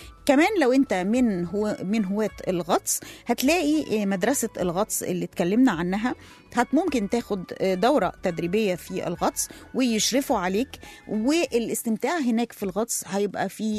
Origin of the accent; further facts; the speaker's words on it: Egypt; الزلابية هناك في المالديف هتختلف عن الزلابية اللي عندنا في مصر